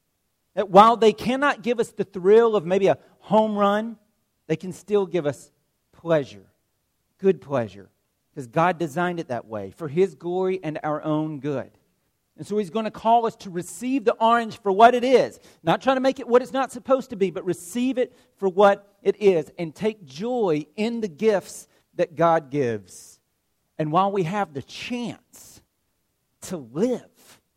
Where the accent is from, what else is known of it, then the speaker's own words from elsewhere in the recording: Georgia, United States; When I was a kid growing up in Bartow County, we had one recreational league for the county.